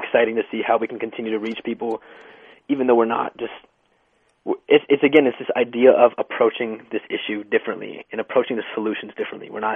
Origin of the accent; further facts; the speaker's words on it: Colorado, United States; born there; first language Spanish; English is a second language; also born or lived in Mexico; I was born in Colorado. My roots are in Mexico. I feel that really strongly. I've spent some time back in Mexico. I spent a lot of my early days there. My first language is Spanish.